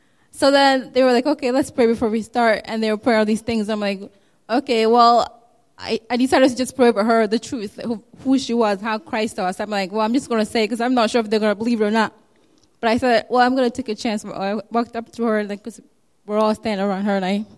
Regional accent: Ghana; Because I'm also from Ghana.

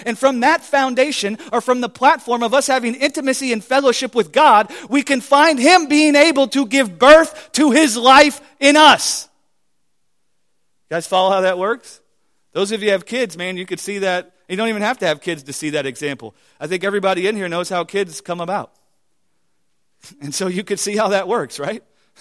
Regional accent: Colorado, United States; I mean, we come from Colorado and she come from California and, you know, we got it all there.

